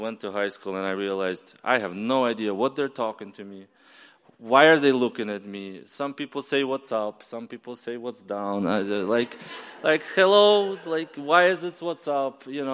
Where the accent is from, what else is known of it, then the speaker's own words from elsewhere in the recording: Ukraine; now in United States; But 2008, very nice, I flew back to Ukraine, I explained to my grandfather why I didn't show up for 10 years